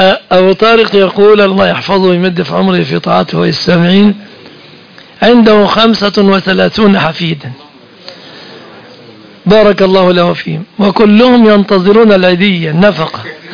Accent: Egypt; انا اذكر وانا صغير كان الحال في مصر هنا

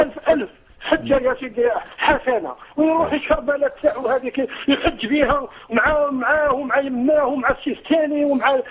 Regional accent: Algeria; أنا جزائري وأنت مصري، أنا مسلم سني وأنت مسلم سني

